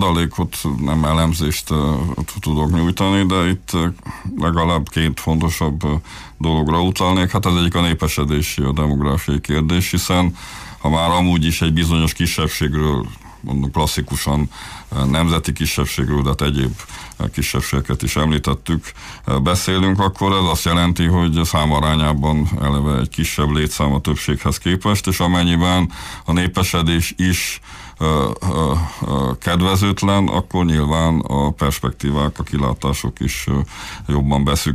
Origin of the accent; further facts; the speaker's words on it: Transylvania, Romania; így mi magunk, mint erdélyi magyarok, ugye a saját optikánkon látjuk a világot.